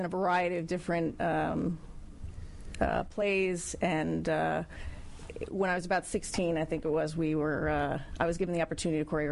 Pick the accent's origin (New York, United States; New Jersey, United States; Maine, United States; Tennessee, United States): New Jersey, United States; Asbury Park; New Jersey, Asbury Park.